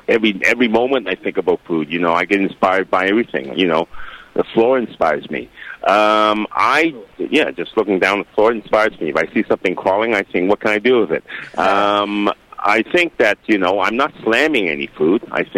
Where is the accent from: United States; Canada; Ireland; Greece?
Canada; also born or lived in London; Growing up in Canada and being born in London, and also living in London for a long period of time